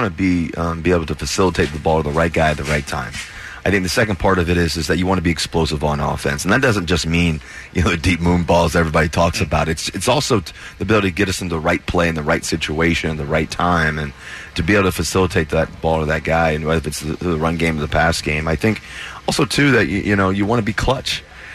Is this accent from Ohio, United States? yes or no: yes; Cincinnati, Ohio, United States; I grew up. I was born in Cincinnati, Ohio, 1988.